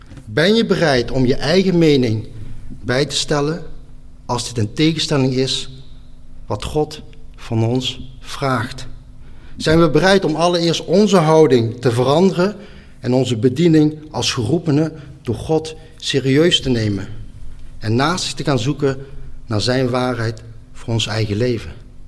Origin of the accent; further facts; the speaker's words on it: Netherlands; Want ik heb zelf het idee dat wij als Nederlanders vaak een aversie hebben als het gaat om gehoorzamen en onderdanig zijn.